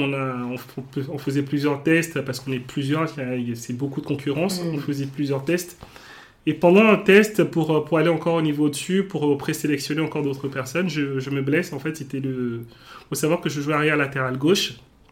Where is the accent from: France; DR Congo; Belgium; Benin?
Benin; born there; En fait, si tu veux, je suis né au Bénin.